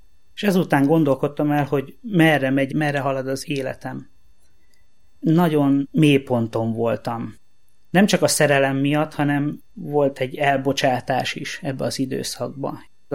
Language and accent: Hungarian; Pincehely, Tolna, Hungary; Egy Tolna megyei faluba nevelkedtem fel, ennek a falunak Pincehely a neve.